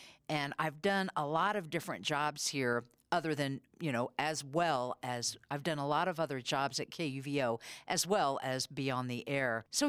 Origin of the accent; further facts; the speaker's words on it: Missouri, United States; I grew up in Missouri, and my grandparents … had a summer theater.